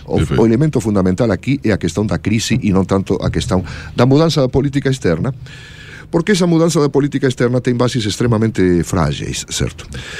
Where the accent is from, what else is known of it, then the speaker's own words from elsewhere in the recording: Argentina; Portuguese is a second language; now in Brazil; eu sou argentino, e isso já não preciso nem sequer esclarecer, certo? Porque está no meu sotaque, certo?